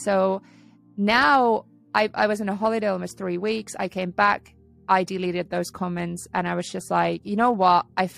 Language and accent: English; Naantali, Southwest Finland, Finland; it's in her art gallery in my hometown in Naantali in Finland.